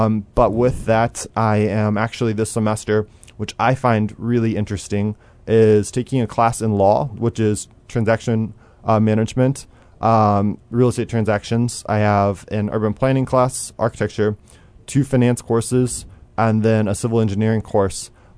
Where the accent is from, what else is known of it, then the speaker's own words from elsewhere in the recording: Illinois, United States; I grew up in Central Illinois, near Jacksonville, Illinois